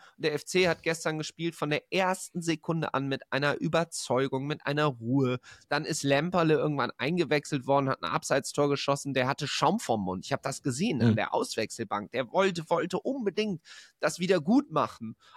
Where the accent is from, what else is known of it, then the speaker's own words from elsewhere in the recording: Düsseldorf, North Rhine-Westphalia, Germany; Und also ich komme ja aus dem Rheinland, ich kann es ja aus erster Hand berichten, so als Düsseldorfer.